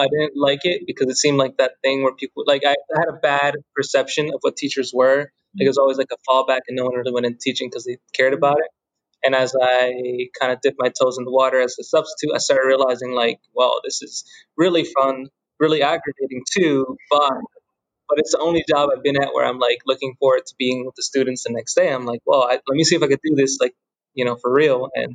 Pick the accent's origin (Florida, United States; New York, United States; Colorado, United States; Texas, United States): New York, United States; Bronx; born there; also born or lived in Vineland, New Jersey; And I was born in New York, the Bronx, and then we moved down to Vineland. So like, that's why I'm here, you know?